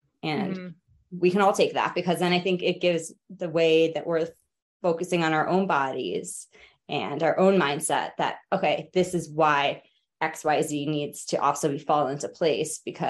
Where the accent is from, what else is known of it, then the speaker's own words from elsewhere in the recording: United States; But I grew up right outside New York City. So like, there's nothing there.